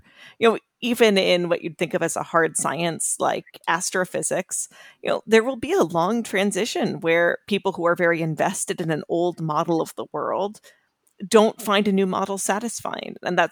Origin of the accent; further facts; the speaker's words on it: New York, United States; now in Northern Virginia, United States; I grew up in New York. I went to Yale University where I studied political science. And now I live in Northern Virginia with my husband and our two daughters.